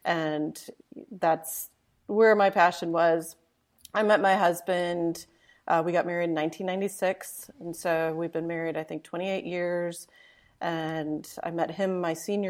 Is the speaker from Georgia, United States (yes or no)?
no; Wisconsin, United States; And so I grew up in Wisconsin. And that kind of feeds into my Midwestern sort of plow through things